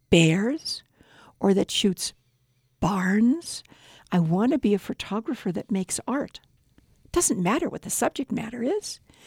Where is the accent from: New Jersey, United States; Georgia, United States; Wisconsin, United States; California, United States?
California, United States; Hollywood; also born or lived in Chicago; I was born in Chicago, raised in California, raised in Hollyweird, and loved it.